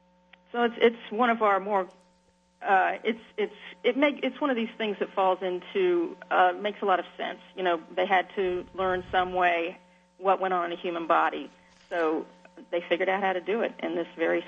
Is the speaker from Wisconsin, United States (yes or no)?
no; Montgomery County, Maryland, United States; particularly being from the D.C. area. I grew up in Montgomery County, and, you are definitely living a more suburban life there.